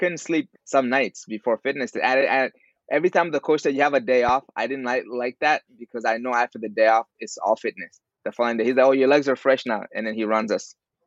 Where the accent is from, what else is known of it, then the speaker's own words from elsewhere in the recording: Mali; Yeah, so I grew up in West Africa, Mali, born and raised there.